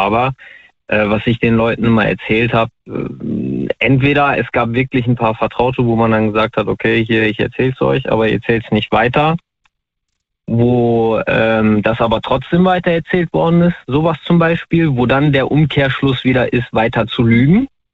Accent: North Rhine-Westphalia, Germany; ich komme aus NRW. Wo genau will ich nicht sagen?

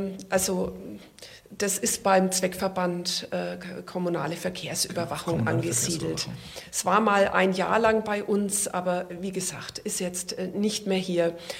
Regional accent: Nuremberg, Bavaria, Germany; Und mir hat es halt ganz gut gefallen, für meine Heimatstadt zu arbeiten. die ich auch sehr liebe.

